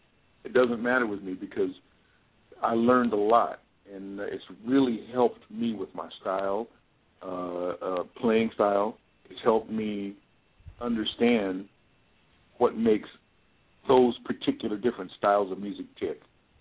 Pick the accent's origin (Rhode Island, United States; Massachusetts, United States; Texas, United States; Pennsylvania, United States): Texas, United States; It was great. I'm from Texas.